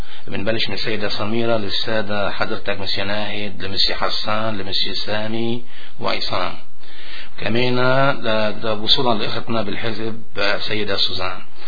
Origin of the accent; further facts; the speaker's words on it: Lebanon; بملء النهرين بلبنان بتكون ضيعتي يعني اسمها سلفية. هلا أنا جاي من عائلة منا ميسورة، أنا صغير بعائلة مؤلفة من ثلاث بنات ومن ثلاث صبيان، كان عمري 19 سنة